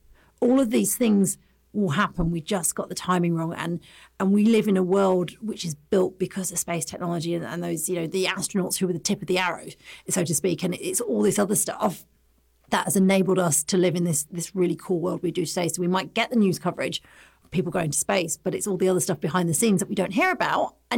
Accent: England, United Kingdom; I'm from England, so we like a lot of tea.

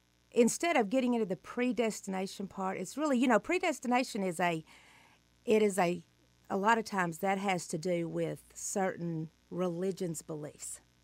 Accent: Texas, United States; Yes, we are from East Texas, as a matter of fact.

